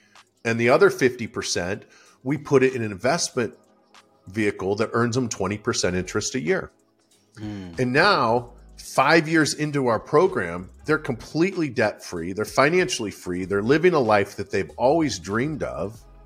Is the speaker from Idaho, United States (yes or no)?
yes; Idaho, United States; I grew up in Idaho and we're known for potatoes, and that was our favorite meal.